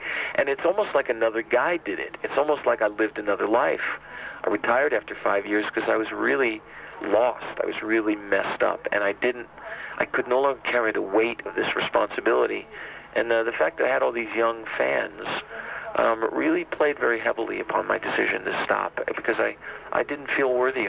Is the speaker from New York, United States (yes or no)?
yes; New York, United States; also born or lived in New Jersey; So, yeah, I'm from Jersey. And I was brought up in New York, very middle class.